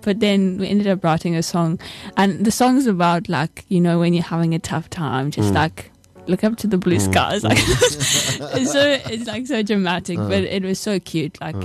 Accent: KwaZulu-Natal, South Africa; accent: KZN; Yeah, that's my KZN accent coming out.

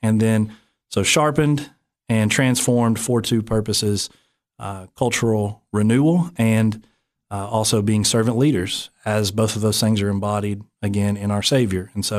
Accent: Tennessee, United States; accent: hillbilly; also born or lived in Western North Carolina; I grew up, you could probably hear it in my voice, I'm a hillbilly. I grew up in East Tennessee, Western North Carolina, in the Appalachian Mountains

